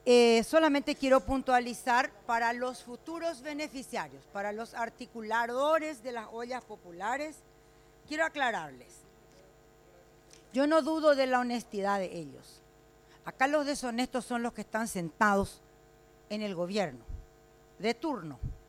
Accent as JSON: {"language": "Spanish", "country": "Paraguay", "said": "Acá no somos estafados algunos paraguayos, acá todos somos estafados."}